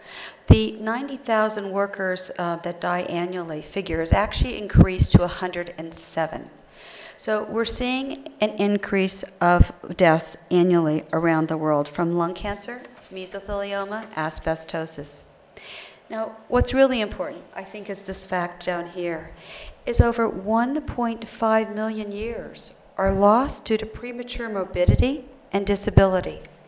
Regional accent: Los Angeles, California, United States; I'm from Los Angeles.

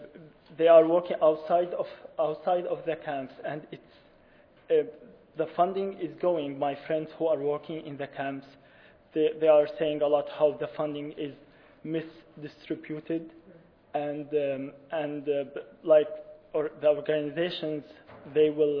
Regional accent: Syria; now in United States; so I came from Syria 2 years ago

